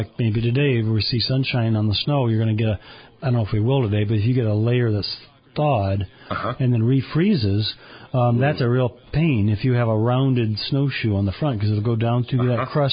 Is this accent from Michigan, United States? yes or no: yes; Kalamazoo, Michigan, United States; Yeah, I'm from Kalamazoo, and uh-huh. I remember the National Guard having to come out to open roads at one time.